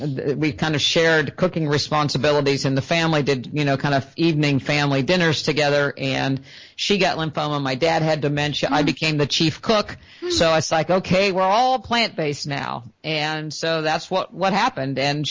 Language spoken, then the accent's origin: English; West Virginia, United States; now in Florida, United States; And, you know, I'm from West Virginia originally, I live in Florida now.